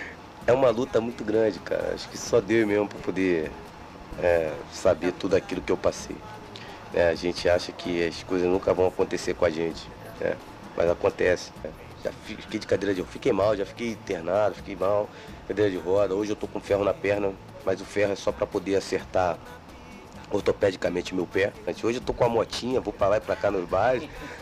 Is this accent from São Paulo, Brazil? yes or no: no; Rio de Janeiro, Brazil; Infelizmente eu sou carioca, tenho que relatar isso.